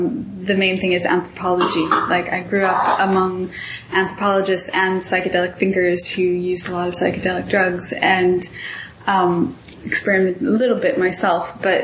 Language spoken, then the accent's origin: English; United States; particularly coming as an American, coming from this whole corporate overconsumption, uncontrolled growth, manifest destiny